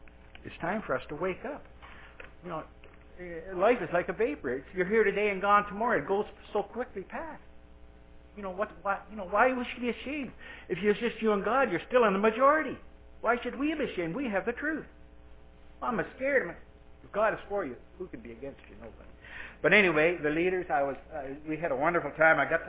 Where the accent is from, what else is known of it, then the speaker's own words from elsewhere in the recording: Glasgow, Nova Scotia, Canada; born there; I was born in Glasgow, Nova Scotia, so it was wonderful for me to go back and talk to people.